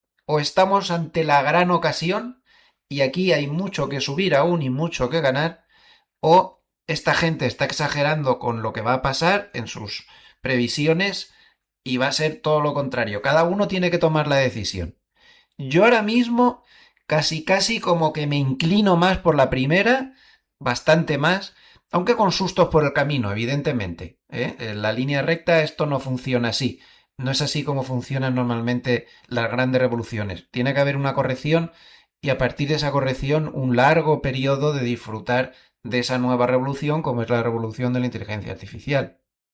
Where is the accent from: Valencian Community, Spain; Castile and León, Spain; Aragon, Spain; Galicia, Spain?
Valencian Community, Spain; Alicante; que por ejemplo en mi tierra natal, en Alicante, esto sería invierno duro.